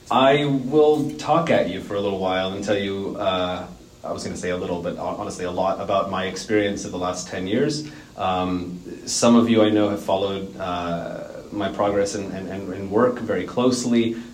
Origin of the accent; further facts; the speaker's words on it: Portland, Oregon, United States; Like all of you, I'm a Pacific Northwesterner. I grew up in Portland, just down the road.